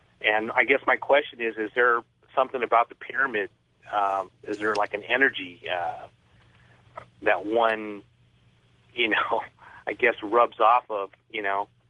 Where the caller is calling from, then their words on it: Oakland, California, United States; from Oakland.